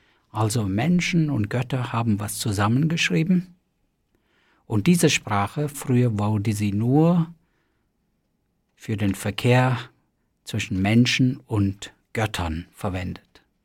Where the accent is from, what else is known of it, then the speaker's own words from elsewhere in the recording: India; Und da, wo ich herkomme, also aus Indien, da gibt es das auch